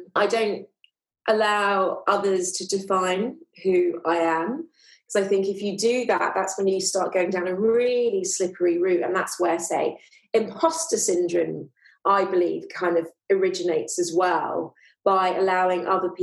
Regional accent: London, United Kingdom; also born or lived in Tehran, Iran; as well as Persian Iranian, and I very much identify as both as well as British. I was born in London. Educationally, I lived part of my childhood or teenagehood in the countryside, other parts in London.

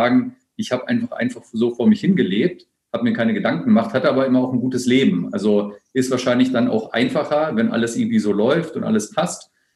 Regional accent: Hanover, Lower Saxony, Germany; born there; accent: standard High German; Also geboren bin ich im Jahr 1972, im Sommer, im August, in Hannover. Deswegen habe ich auch keinen Dialekt, sondern spreche das reinste Hochdeutsch.

